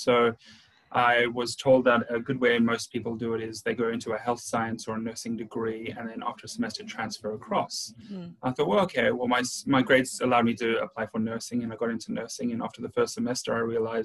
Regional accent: South Africa; also born or lived in Adelaide, Australia / Brisbane, Australia; now in Australia; I lived in Adelaide. So I have a bit of an accent. I'm from South Africa originally, but immigrated to Australia, and then we moved to Adelaide

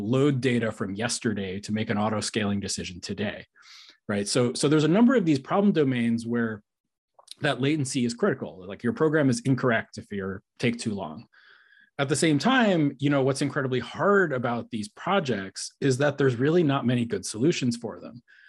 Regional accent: Connecticut, United States; also born or lived in Rhode Island / Massachusetts; I love Rhode Island. I grew up in Connecticut, lived in Rhode Island for a long time, and 10 years ago, we would have been neighbors, I think, up in Massachusetts.

